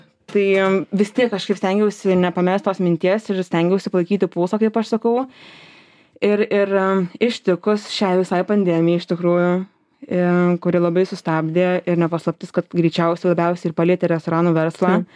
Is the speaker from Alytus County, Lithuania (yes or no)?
yes; Alytus, Alytus County, Lithuania; also born or lived in Kaunas; Aš studijavau Kaune, pati esu alytiškė, tai tiesiog būdavo taip, kad savaitgaliais mes grįžtam namo su sese į Alytų.